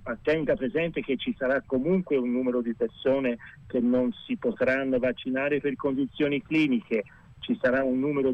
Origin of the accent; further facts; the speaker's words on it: Tuscany, Italy; come toscani dobbiamo essere orgogliosi, perché siamo l'unica regione in cui la politica ha dato un segnale forte in questo senso.